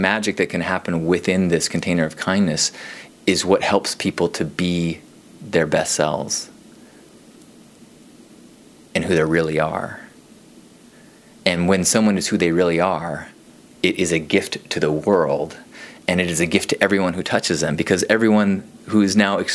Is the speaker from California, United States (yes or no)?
yes; California, United States; As a Californian, we don't do that very much, but apparently you can get places without cars.